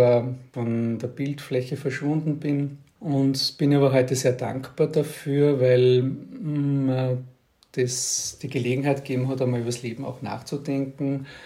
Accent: St. Pölten, Lower Austria, Austria; born there; Also ich bin gebürtiger St. Pöltener. 1968 habe ich das Licht des Lebens erblickt und lebe jetzt wieder in St. Pölten.

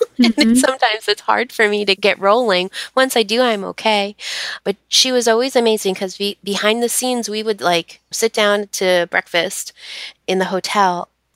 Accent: Allentown, Pennsylvania, United States; now in Pittsburgh, United States; But I'm from Allentown, which is on the other side of Pennsylvania.

